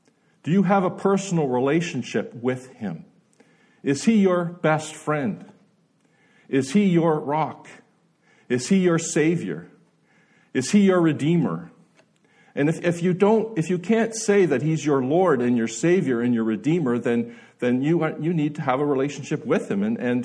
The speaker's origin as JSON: {"language": "English", "region": "New Brunswick", "country": "Canada", "tie": "born or raised there", "said": "So I was brought up in New Brunswick, a family of five brothers, one sister, seven of us."}